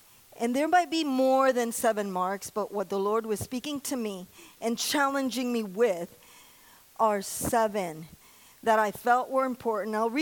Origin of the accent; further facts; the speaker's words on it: Puerto Rico; I grew up in Puerto Rico, and some of you know that, some of you don't know that.